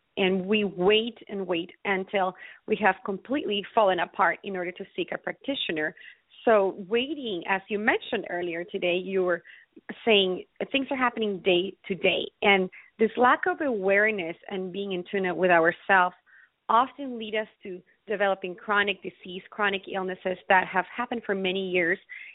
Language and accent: English; Ecuador; now in United States; my background originally, I come from Ecuador, South America. So I've been here in the United States for the last 17 years.